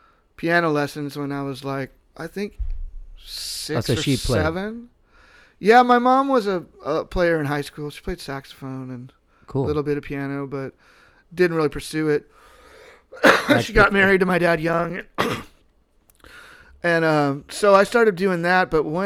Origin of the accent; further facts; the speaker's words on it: Tustin, California, United States; also born or lived in Hawaii; We moved every 2 years and finally settled in 72 in Tustin, California.